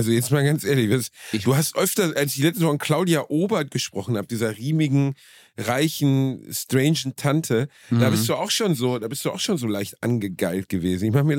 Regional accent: Germany; ich bin ein Deutscher.

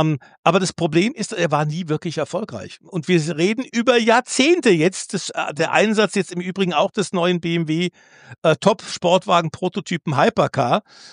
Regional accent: Germany; wir kommen aus Deutschland, müssen dann unserem Akzent hier auch kennen und hören

